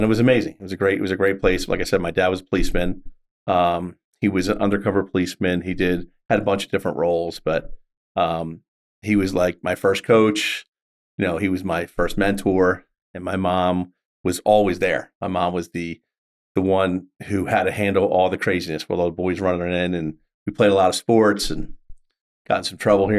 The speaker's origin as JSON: {"language": "English", "town": "Philadelphia", "region": "Pennsylvania", "country": "United States", "tie": "born or raised there", "said": "You know, I grew up originally in East Falls, which is a tough little neighborhood."}